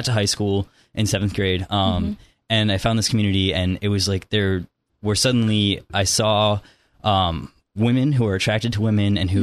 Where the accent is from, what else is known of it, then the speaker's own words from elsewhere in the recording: Chicago, Illinois, United States; moved away as an adult; now in California, United States; I grew up in Chicago.